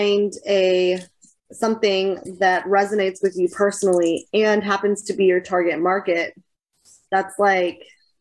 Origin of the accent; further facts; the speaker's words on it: Katy, Texas, United States; I grew up in Katy though. Like I always felt like I was more smaller town. Like I was never a city girl.